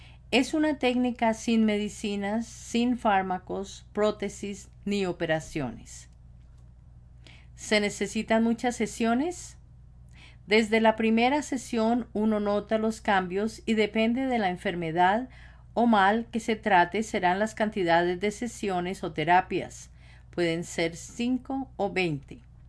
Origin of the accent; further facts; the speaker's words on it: Peru; born there; also born or lived in Spain; Nací en Perú, pero también tengo la nacionalidad española donde viví por 20 años